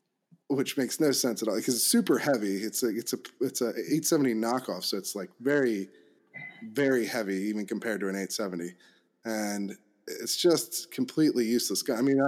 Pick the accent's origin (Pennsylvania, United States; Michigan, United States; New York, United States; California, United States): Pennsylvania, United States; I grew up in Pennsylvania, Chester County. And, you know, the kind of place where, you know, they give you the first day of hunting season off from school.